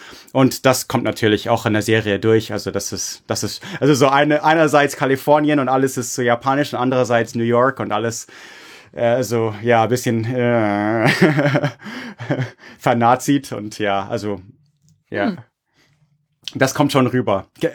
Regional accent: Munich, Bavaria, Germany; als Amerikaner, der in München aufgewachsen ist

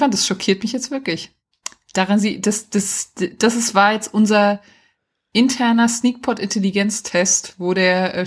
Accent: Bavaria, Germany; einer meiner Facebook-Freunde, der aus meinem Heimatdorf kommt, also bei Aschaffenburg

